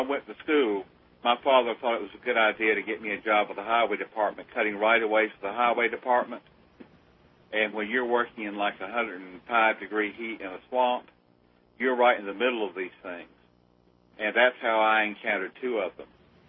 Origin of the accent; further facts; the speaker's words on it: the South, United States; and I grew up in the South, and I've seen my share of them, and I've killed my share of them.